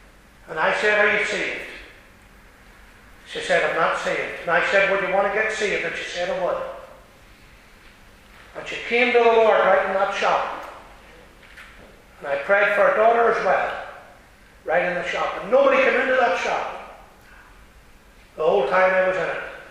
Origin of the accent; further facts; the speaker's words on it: Northern Ireland, United Kingdom; Well, my accent. And you know, if you're from Northern Ireland here, you don't think you have an accent, you go somewhere. Then you need a three interpreters. We talk quick, you know, in this country.